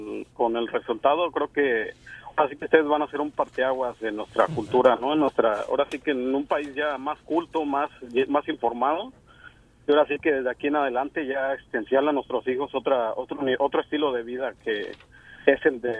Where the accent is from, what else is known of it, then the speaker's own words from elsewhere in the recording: Mexico; Yo como mexicano me da mucho orgullo